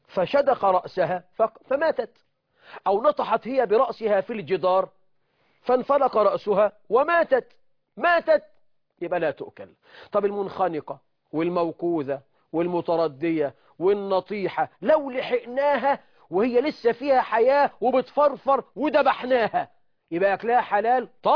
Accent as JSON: {"language": "Arabic", "country": "Egypt", "said": "بلدنا مصر"}